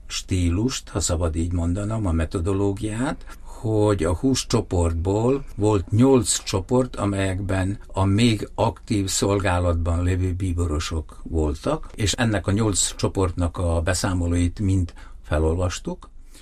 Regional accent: Vojvodina, Serbia; egy kis népből származom, és ott is Szerbiában élek, kisebbség vagyok

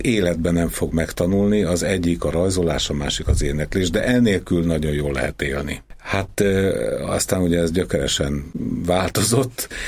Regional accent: Sarkad, Békés, Hungary; És hát én sem születtem a fővárosban, hanem Sarkadon, viszont egy privilegizált helyzetben, a cukorgyárban, egész pontosan annak az udvarán lévő orvosi lakásban. Itt jártam általános iskolába

